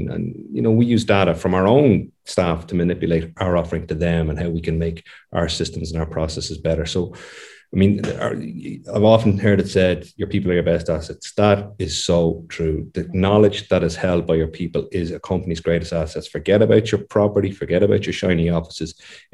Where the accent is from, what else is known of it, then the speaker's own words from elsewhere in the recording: Skerries, County Dublin, Ireland; I'm from Skerries. I'm reared in Skerries. I have huge ties to the community in Skerries here.